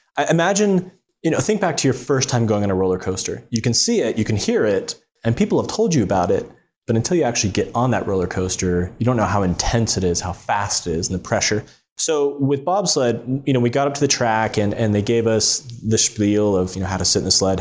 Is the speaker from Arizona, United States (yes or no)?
no; Oklahoma, United States; I had played soccer my whole life growing up in Oklahoma, so soccer and baseball.